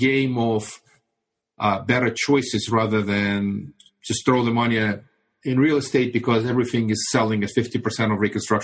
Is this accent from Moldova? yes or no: yes; Moldova; first language ru; English is a second language; now in Brooklyn, United States; Originally, I immigrated from the former Soviet Union, Republic of Moldova. Mm. But Russian is my native tongue.